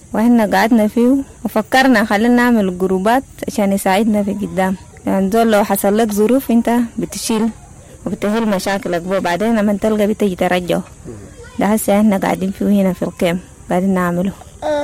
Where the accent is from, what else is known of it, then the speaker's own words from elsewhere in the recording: South Sudan; من جنوب السودان.